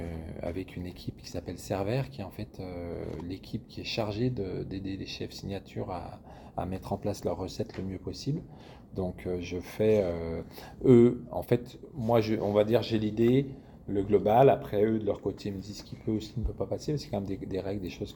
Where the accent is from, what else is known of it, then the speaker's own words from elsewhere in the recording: France; now in Montreal, Canada; Enfin, 13 ans, mais j'étais là avant, donc ça fait beaucoup d'années que je suis parti de France. Donc c'est sûr que aujourd'hui, je pense que je peux me définir comme un Montréalais, comme un Canadien, ou Québécois.